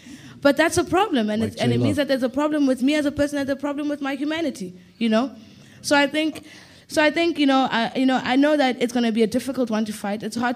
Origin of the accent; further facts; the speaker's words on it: South Africa; But I'm a South African. I've been living and working in those spaces.